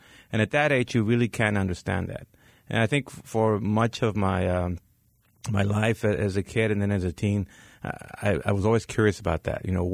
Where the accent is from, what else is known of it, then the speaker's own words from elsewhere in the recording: California, United States; also born or lived in Mexico; I was born in Mexico, left as a six-year-old, grew up in California, but I've always had this desire to go back.